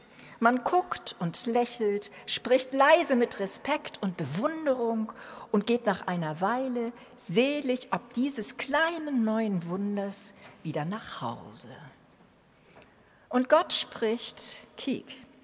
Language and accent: German; Schleswig-Holstein, Germany; in Dithmarschen, wo ich aufgewachsen bin, hinterm Deich mit ziemlich vielen Schafen